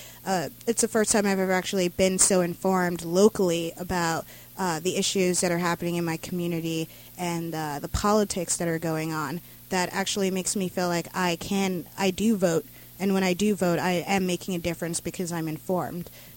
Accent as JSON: {"language": "English", "town": "Brooklyn", "region": "New York", "country": "United States", "tie": "born or raised there", "lives_now": "Hudson, United States", "said": "I grew up in Brooklyn, New York, and I've never been informed about really what was going on locally, like local politics in my neighborhoods that I lived"}